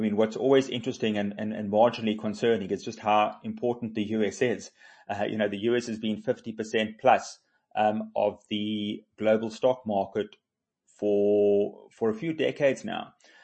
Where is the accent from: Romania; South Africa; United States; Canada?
South Africa; And I think South Africans of all races are very proud of being South African. And we want to help each other.